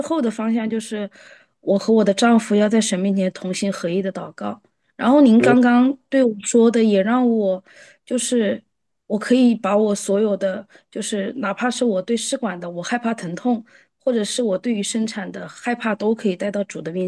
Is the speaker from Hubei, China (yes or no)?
yes; Wuhan, Hubei, China; 我是武汉的，我妈妈是大冶的